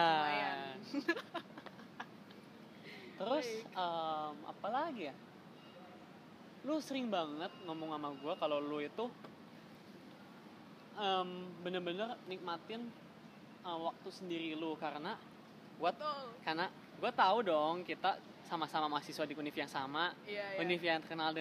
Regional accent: Bandung, West Java, Indonesia; also born or lived in Japan; now in Jakarta, Indonesia; Gue kan merantau kan, gue dari Bandung ke Jakarta, Jepang, balik lagi. Bukan balik Bandung, balik Jakarta juga kan.

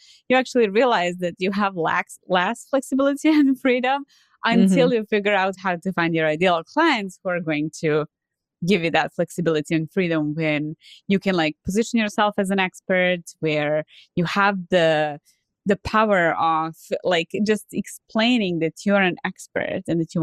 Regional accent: Serbia; I'm originally from Serbia, and in Serbia, we don't really have like a high school.

